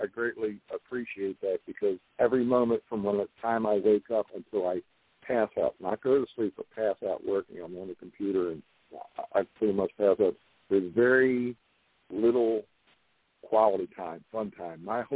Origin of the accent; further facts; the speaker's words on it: Maryland, United States; So I'm trying to speed that up in my home state and have a meeting with Governor Larry Hogan's office